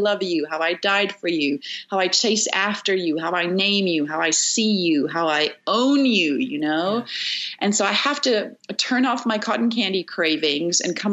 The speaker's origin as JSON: {"language": "English", "country": "South Africa", "said": "I'm from South Africa."}